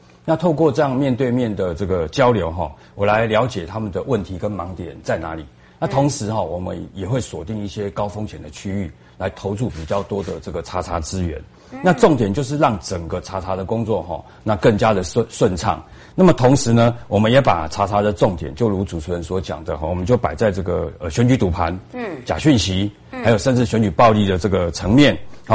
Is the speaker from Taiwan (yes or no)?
yes; Taiwan; 那我想身为台湾人民都知道我们都是要循民主的投票方式来决定我们国家的未来